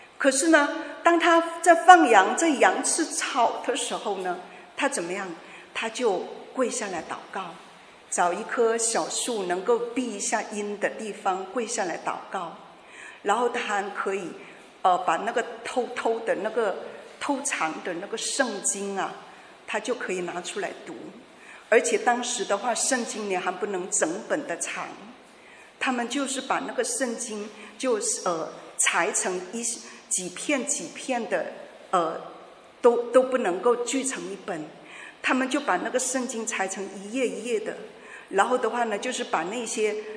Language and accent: Chinese; Guangxi, China; 在广西我是广西人啊